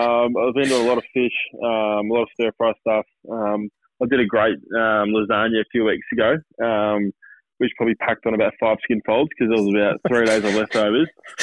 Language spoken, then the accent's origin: English; Melbourne, Victoria, Australia; also born or lived in Sydney; I grew up in Melbourne, so I'm coming back home. I haven't lived here for 8 years